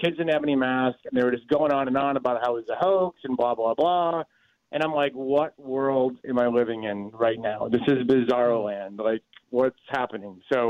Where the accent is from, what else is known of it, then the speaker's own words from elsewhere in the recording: Chicago, Illinois, United States; So I grew up in Chicago, right?